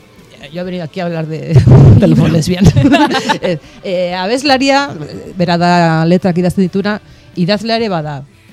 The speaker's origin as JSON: {"language": "Basque", "town": "Pamplona", "region": "Navarre", "country": "Spain", "lives_now": "Zizur, Spain", "said": "Donibaneko naiz, mutilare Donibanekoa da, gero ni zizurrera joan nintzen bizitzera, eta gero elkarrekin erosik nuen pisu txiki bat Jarauta kalean."}